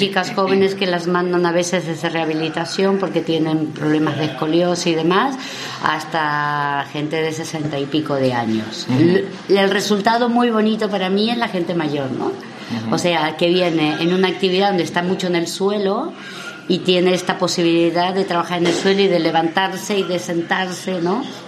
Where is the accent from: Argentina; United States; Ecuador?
Argentina; Buenos Aires; moved away; Sí, bueno, yo soy de Buenos Aires y ya tenía trabajo allí